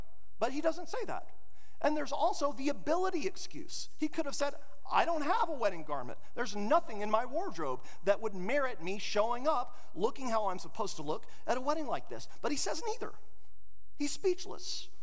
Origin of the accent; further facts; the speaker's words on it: Amarillo, Texas, United States; Growing up in the Panhandle in Amarillo, Texas, there's a famous restaurant. Really, there's only one famous restaurant in Amarillo.